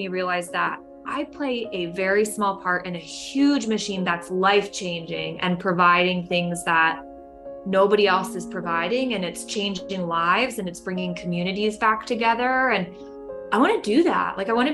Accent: Rhode Island, United States; born there; but I was born in Rhode Island. My dad was military.

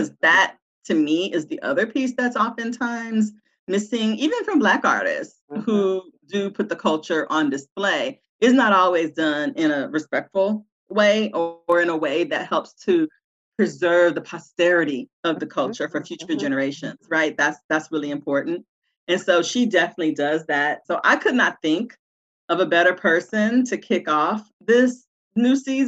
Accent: West Coast, United States; I grew up on the West Coast, so my first experience at an HBCU was me stepping on the campus of Grambling

